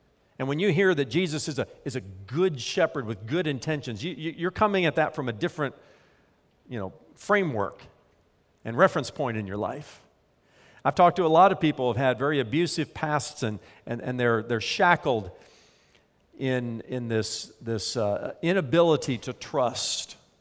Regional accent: Indiana, United States; When I was growing up in Indiana, one of our friends down the street, they got a dog, a family dog, and they named him Zero.

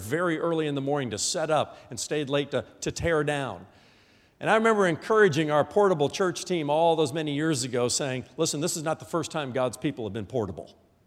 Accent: Indiana, United States; born there; I was born in Indiana

